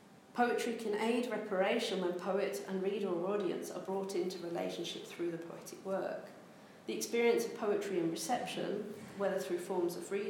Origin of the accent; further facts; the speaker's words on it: West Midlands, United Kingdom; accent: Brummie; It's the trace of Brummie in my own accent there that comes from that particular history.